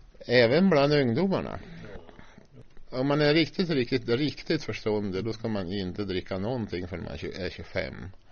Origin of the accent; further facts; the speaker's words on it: Timrå, Västernorrland County, Sweden; För när jag var frälst 1984, då var jag så glad att jag fick vara här i Örnsköldsvik. För jag visste att jag kommer från Timrå